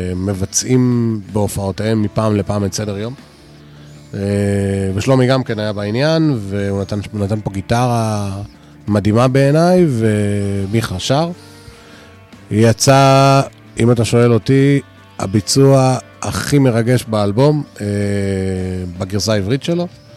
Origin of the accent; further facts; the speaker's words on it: Ramat Gan, Tel Aviv District, Israel; אני גדלתי ברמת גן